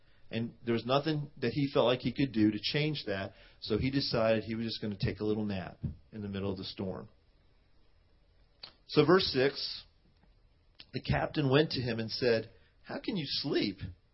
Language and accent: English; India; as an Indian person, I don't really get on boats very much. I don't know about you guys. I don't know if it's like we're seafaring people as Indians.